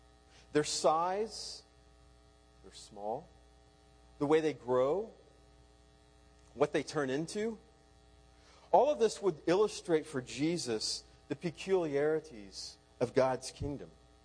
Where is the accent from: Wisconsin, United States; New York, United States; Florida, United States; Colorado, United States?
Florida, United States; Orlando; When I was growing up, I grew up in Orlando.